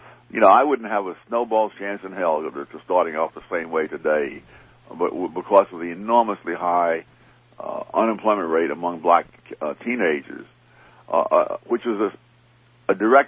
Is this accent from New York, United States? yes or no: yes; New York City, New York, United States; It was we were poor people, much poorer than the people in Harlem or most other anywhere else today.